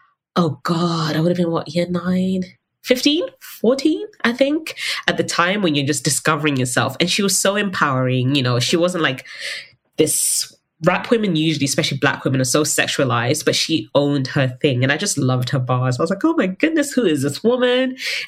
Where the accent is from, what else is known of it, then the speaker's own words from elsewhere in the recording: Zimbabwe; now in England, United Kingdom; I moved to England from Zimbabwe. And so I never really grew up here.